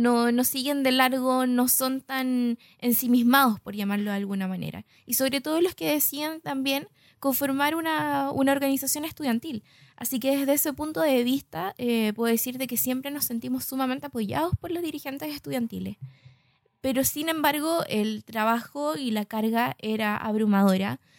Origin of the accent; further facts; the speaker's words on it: Osorno, Los Lagos, Chile; vine también acá a montar a Osorno, mi ciudad natal.